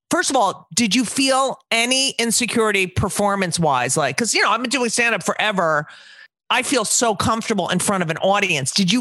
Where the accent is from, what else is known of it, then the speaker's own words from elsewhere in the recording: New Jersey, United States; and I'm also from New Jersey, and I've known him.